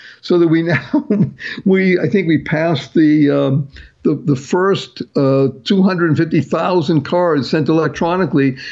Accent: Massachusetts, United States; I come from Massachusetts, so I know the area very well.

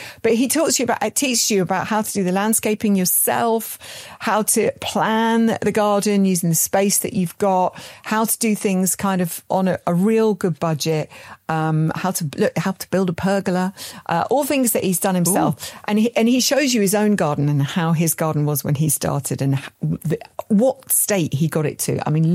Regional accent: United Kingdom; We're so British sometimes, aren't we?

